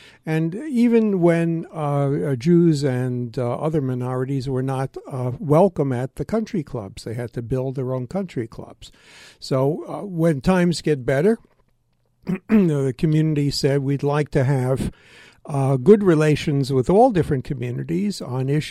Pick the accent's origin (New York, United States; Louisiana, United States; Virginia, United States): New York, United States; Brooklyn; I grew up in New York City in Brooklyn, New York, and lived in a Italian Catholic and Jewish neighborhood where we live comfortably with our Christian neighbors.